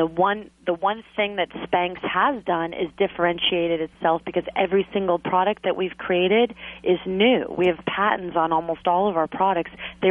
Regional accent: Clearwater Beach, Florida, United States; I grew up on Clearwater Beach, Florida, near mm-hmm. Tampa on the West Coast. And, you know, so I'm a beach girl at heart.

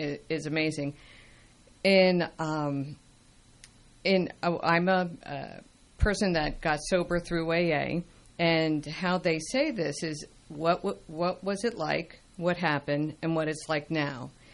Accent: New Jersey, United States; I grew up in New Jersey. I grew up in a nice, affluent community. I was a child during the 60s.

